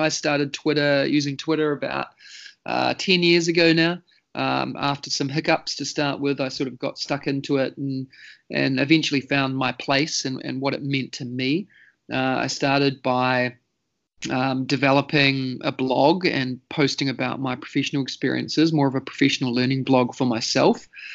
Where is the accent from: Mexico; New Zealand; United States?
New Zealand; moved away as an adult; now in Singapore; I'm from New Zealand, as you can maybe tell from the accent. Been in Singapore now for almost 8 years. I am New Zealand born and raised.